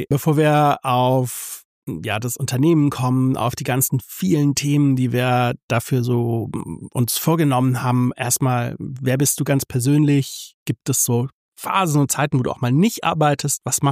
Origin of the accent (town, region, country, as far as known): Northern Germany, Germany